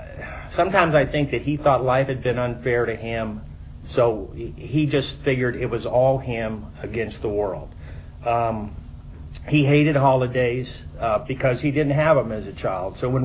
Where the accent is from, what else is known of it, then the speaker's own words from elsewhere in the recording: Pensacola, Florida, United States; born there; also born or lived in Corpus Christi, United States / Anaheim, United States / Bangor, United States / Quantico, United States; Being in a military family, we moved around a lot. So in my first, I was born in Pensacola. I don't even remember living there because it was only about 2 months long.